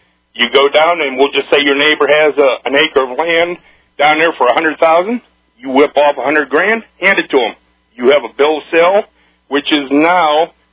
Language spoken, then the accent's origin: English; Pennsylvania, United States; I got a thing here since I'm from Pennsylvania